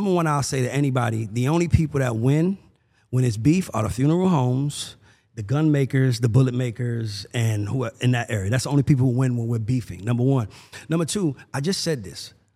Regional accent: College Park, Georgia, United States; No, I'm from College Park, Georgia, Gobby Road, Old National, Hidden Woods, Old Town Villa.

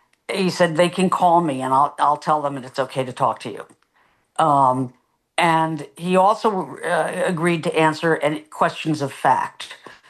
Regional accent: New York, United States; growing up in New York, as you know, either you were a Willie guy or a Duke

